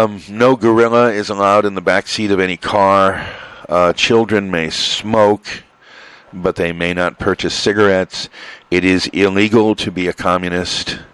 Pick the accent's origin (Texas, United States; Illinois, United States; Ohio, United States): Illinois, United States; It is illegal to give a dog whiskey in my home state, Illinois.